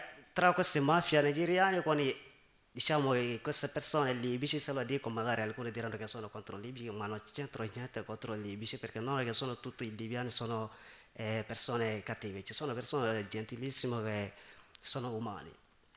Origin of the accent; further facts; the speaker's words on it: Mali; Italian is a second language; anche nel mio paese, che è del Mali